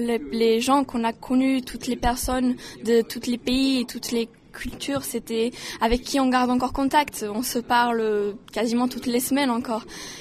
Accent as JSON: {"language": "French", "town": "Porto", "region": "Porto District", "country": "Portugal", "said": "je suis portugaise. Je vais au lycée français international de Porto et j'ai 15 ans."}